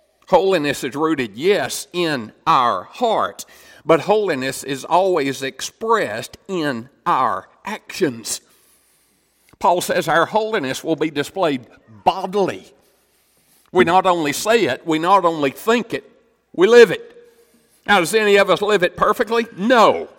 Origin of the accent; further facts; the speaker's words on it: Tennessee, United States; I was raised in East Tennessee, Southeast Tennessee. Over there, East Tennessee, it's always been this way for the last 100 years.